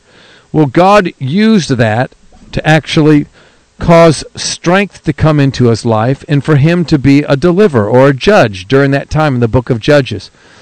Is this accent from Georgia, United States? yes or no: no; New York, United States; I'm from New York, so I mean it's lunch.